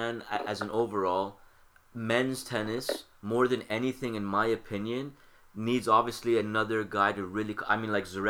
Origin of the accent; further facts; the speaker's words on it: Canada; I'm saying that as a Canadian